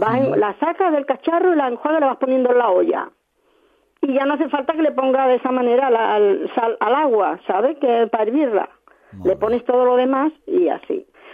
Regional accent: Seville, Andalusia, Spain; born there; Jo nací en Sevilla.

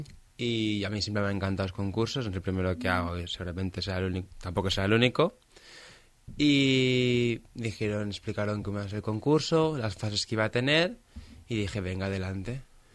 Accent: Formentera, Balearic Islands, Spain; siempre me encanta representar de donde vengo. Aunque participe por Cataluña, yo siempre voy a decir que participo por Formentera, por Baleares.

